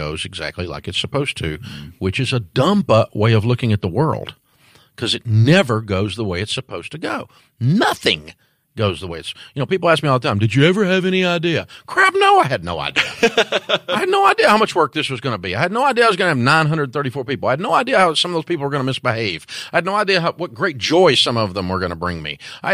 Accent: Antioch, Tennessee, United States; I'm from Antioch, Tennessee.

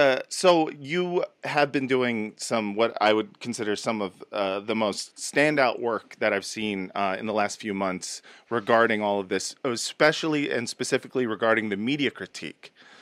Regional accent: United States; No, I was just going to say, as an American, you know, from like the country, the real America, not from Canada

